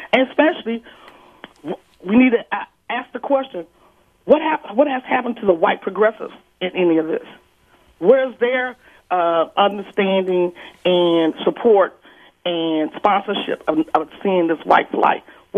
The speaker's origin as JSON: {"language": "English", "town": "San Francisco", "region": "California", "country": "United States", "tie": "born or raised there", "also_born_or_lived": "Richmond", "said": "I'm a native of the Bay Area. I was born in Richmond, California. I was raised in Bayview, Hunters Point, San Francisco."}